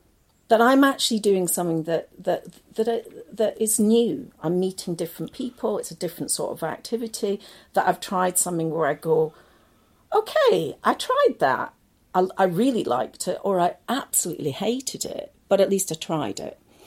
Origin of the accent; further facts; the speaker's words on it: Leith, Scotland, United Kingdom; I was born in Leith. So that's, if you've ever been to Edinburgh, Leith is where the docks are. So when I was brought up there, it was probably a little bit down at heel.